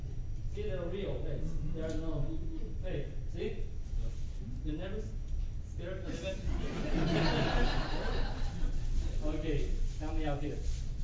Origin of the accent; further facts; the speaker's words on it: Bolivia; accent: Bolivian; English is a second language; First of all, put a lot of attention, you know, to my Bolivian accent.